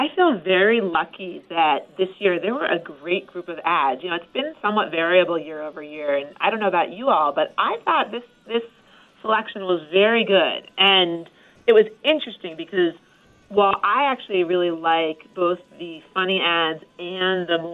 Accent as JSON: {"language": "English", "town": "Boston", "region": "Massachusetts", "country": "United States", "said": "it's probably in part because I'm from Boston"}